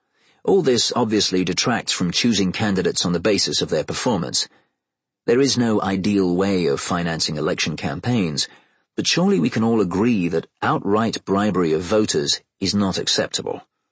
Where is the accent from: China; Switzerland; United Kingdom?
United Kingdom; now in United States; I grew up in Britain, which has very strict limits both on how money can be raised and on how it can be spent.